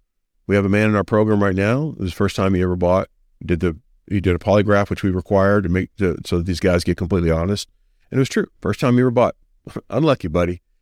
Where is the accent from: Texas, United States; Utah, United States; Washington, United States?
Texas, United States; I'm proud of that as a Texan.